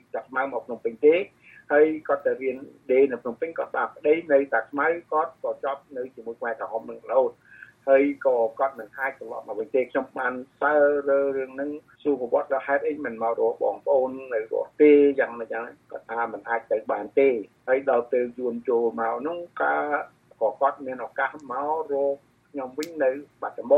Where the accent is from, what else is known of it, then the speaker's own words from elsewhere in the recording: Battambang, Cambodia; ខ្ញុំអ្នកបាត់ដំបង